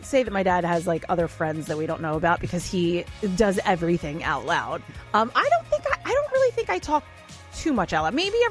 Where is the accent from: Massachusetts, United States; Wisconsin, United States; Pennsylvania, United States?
Pennsylvania, United States; Eldebury; Golden Ridge. I'm from Eldebury.